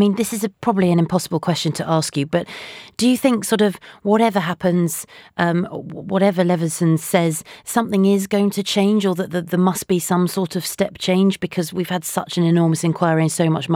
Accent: United Kingdom; as a British person

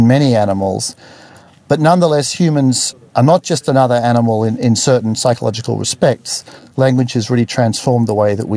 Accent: Sydney, New South Wales, Australia; I grew up in Sydney, not far from the water.

